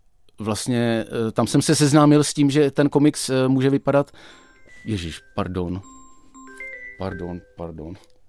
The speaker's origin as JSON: {"language": "Czech", "town": "Olomouc", "region": "Olomouc Region", "country": "Czechia", "tie": "born or raised there", "said": "když u nás v Olomouci jsem objevil jako dítě obchod"}